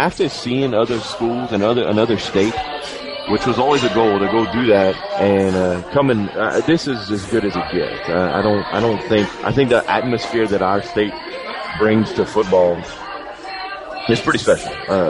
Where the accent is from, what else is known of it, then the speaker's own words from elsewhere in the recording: Florida, United States; When I was in high school, it wasn't quite, I don't think, PowerPoints. But in Florida, it was the old way of first and second go, and that was it.